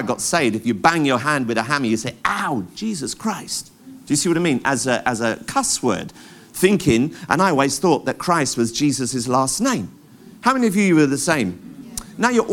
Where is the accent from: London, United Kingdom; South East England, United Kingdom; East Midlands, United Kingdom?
London, United Kingdom; I grew up in Tottenham, London, M15.